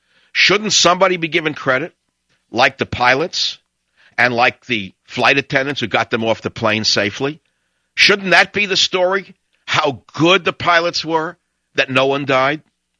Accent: Bronx, New York, United States; born there; I was born in the Bronx.

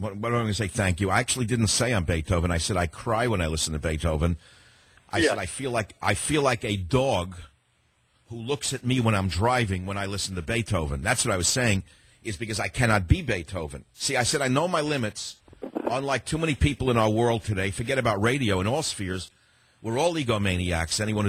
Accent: New York City, New York, United States; born or raised there

